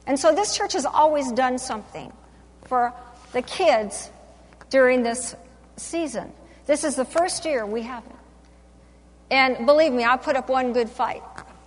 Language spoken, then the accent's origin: English; United States; Just because I'm an American, and I've got many, many friends from all over the world